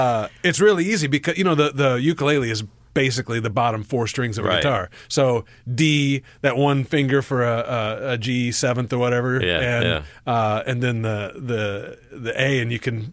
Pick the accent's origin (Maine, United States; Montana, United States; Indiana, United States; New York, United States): Indiana, United States; Indianapolis; He's in Indianapolis, my hometown.